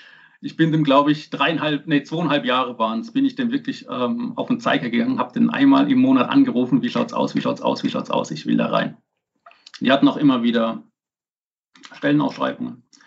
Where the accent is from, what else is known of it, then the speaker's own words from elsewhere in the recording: Heidelberg, Baden-Württemberg, Germany; born there; geboren 1982 in Heidelberg.